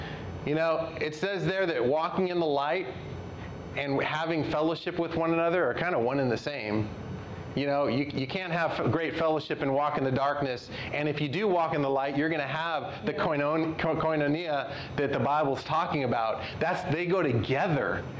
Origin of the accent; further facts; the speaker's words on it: California, United States; I grew up born and raised in California.